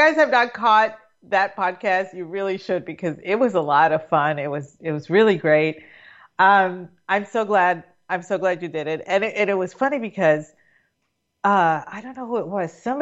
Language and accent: English; Puerto Rico; In my hometown, there is this area called La Piedra Escrita, which means the written stone.